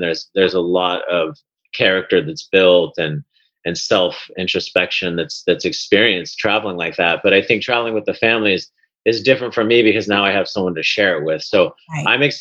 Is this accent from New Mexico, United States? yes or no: no; California, United States; I grew up in California and I'd been to Mexico and Canada, but never outside of the US.